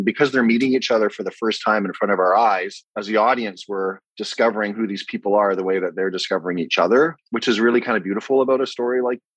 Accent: Vancouver, British Columbia, Canada; it shoots in my hometown, Vancouver.

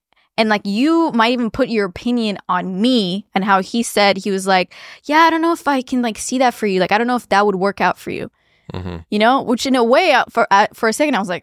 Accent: Bucharest, Romania; because like I grew up in Bucharest, dense, big capital city. And my parents raised us there.

